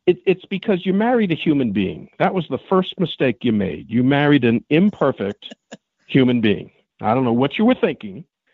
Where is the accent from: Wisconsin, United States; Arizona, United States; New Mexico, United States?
New Mexico, United States; Farmington; people ask me, where did you grow up? I say, I'm trying to do it in Farmington, New Mexico.